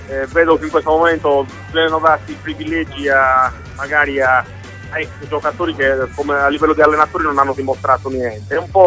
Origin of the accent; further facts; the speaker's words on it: Sardinia, Italy; sicuramente da sardo mi piacerebbe un giorno